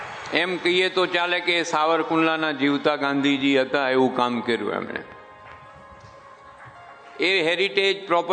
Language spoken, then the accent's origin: Gujarati; Ahmedabad, Gujarat, India; હું અમદાવાદી છું, ફી લીધા વગર કાંઈ છોડું એવો માણા નથી.